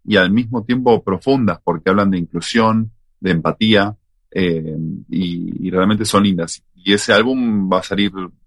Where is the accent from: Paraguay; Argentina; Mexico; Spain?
Argentina; Buenos Aires; Yo soy de Buenos Aires